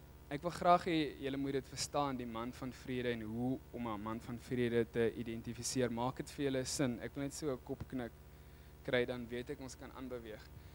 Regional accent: Ceres, Western Cape, South Africa; ek is eintlik van Ceres, ons kom vir opleiding hierdie kant.

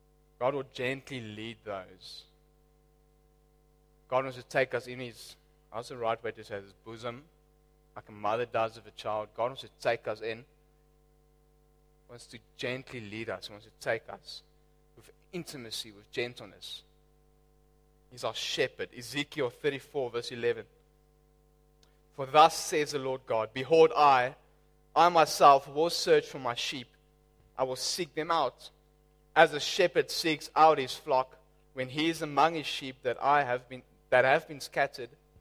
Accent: George, Western Cape, South Africa; I come from George, down in the Cape, for those who don't know it.

